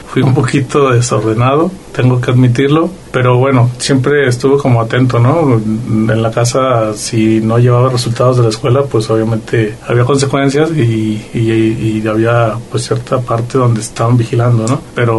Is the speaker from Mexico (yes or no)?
yes; Colotlán, Jalisco, Mexico; Me crié siempre en Colotlán. En Colotlán estuve toda mi infancia.